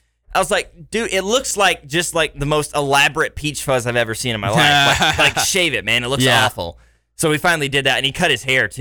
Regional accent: Lawson, Missouri, United States; Growing up in Lawson, which is about 35 minutes from Kansas City, we didn't play the Park Hills or the Raytowns, the Lee Summits, the Blue Springs.

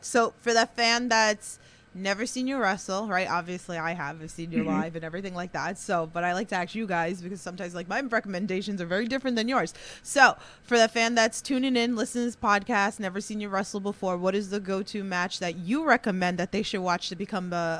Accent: New York, United States; I always say, right, like, you know, we're from New York.

